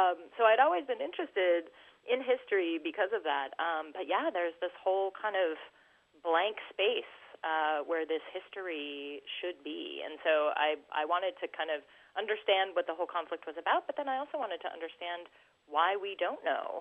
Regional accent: Colorado, United States; I grew up in Colorado

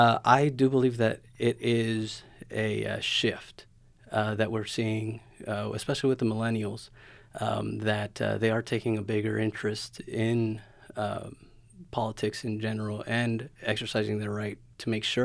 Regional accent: Mexico; Growing up in Mexico, visiting family down there, the number one thing was the corrupción, you know.

